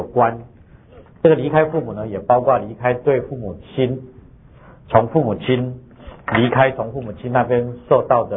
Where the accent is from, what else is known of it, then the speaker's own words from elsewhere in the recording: China; 这个也很难，对我们中国人来说很难，在美国人来说比较容易